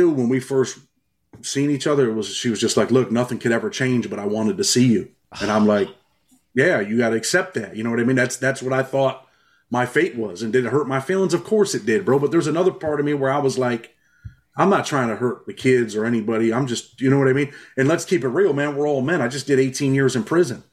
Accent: New York, United States; And I'm like, I'm from New York, bro. I did time in New York State prison before the feds, right?

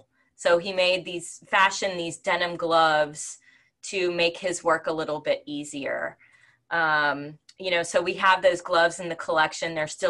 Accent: New Orleans, Louisiana, United States; I am from New Orleans, so I am extremely lucky in that it's, you know, a lot of factors came together with my getting here.

